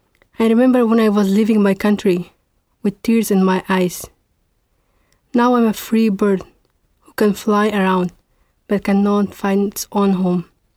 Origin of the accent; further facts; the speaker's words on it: Afghanistan; I'm from Afghanistan, and my poem is about memories of my country.